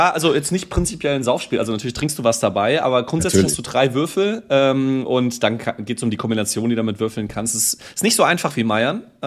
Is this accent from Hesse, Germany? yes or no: yes; Burkauen, Hesse, Germany; also born or lived in Frankfurt; ich bin ja zwar in Frankfurt geboren, aber in Osthessen, der Ort heißt Burkauen, das ist so in der Nähe von Fulda, könnt ihr mal googeln, ganz nette Gegend da, aber da ist halt natürlich nicht viel